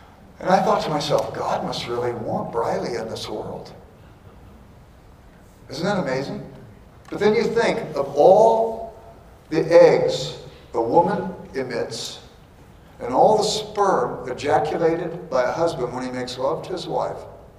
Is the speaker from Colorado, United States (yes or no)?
no; California, United States; I grew up in Southern California. I never saw a firefly in my life